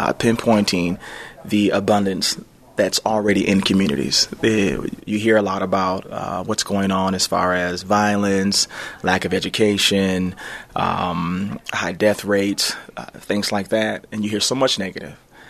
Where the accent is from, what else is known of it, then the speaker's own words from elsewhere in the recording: Milwaukee, Wisconsin, United States; Yes, I am. Been born and raised in Milwaukee, and I've seen a lot of the successes.